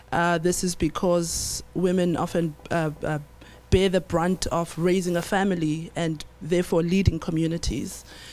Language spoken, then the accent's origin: English; South Africa; I'm from South Africa.